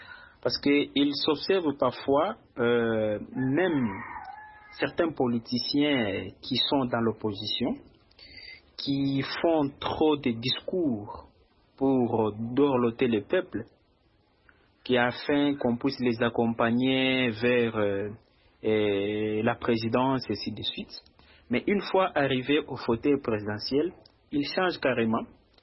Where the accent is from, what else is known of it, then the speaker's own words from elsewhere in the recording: DR Congo; Nous avons essayé de voir comment est-ce que la campagne s'est passée ici chez nous en RDC.